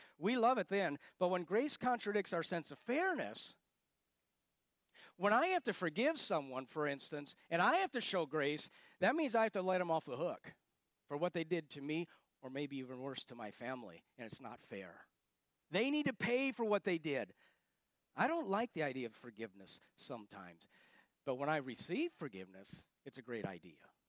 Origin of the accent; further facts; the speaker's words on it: Illinois, United States; I'm from Illinois and I think we're on record.